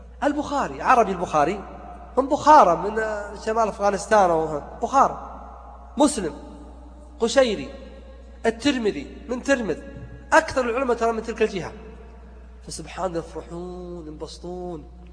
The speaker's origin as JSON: {"language": "Arabic", "country": "Saudi Arabia", "said": "حنا في السعودية"}